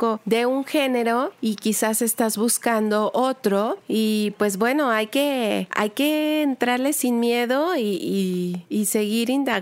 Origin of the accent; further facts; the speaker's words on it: Mexico; nos habla de las máscaras que tenemos como mexicanos, como personas, como seres humanos.